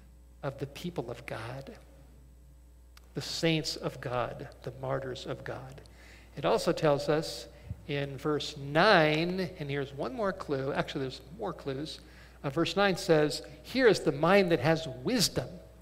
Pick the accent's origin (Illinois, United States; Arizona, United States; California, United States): California, United States; I grew up in California, and I used to rummage around up in the Hollywood Hills near my house.